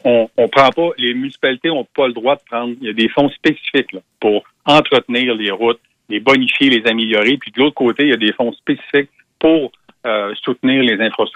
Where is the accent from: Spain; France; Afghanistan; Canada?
Canada; Sherbrooke, Quebec; comparativement à un territoire comme chez nous, à Sherbrooke ou à Trois-Rivières ou autre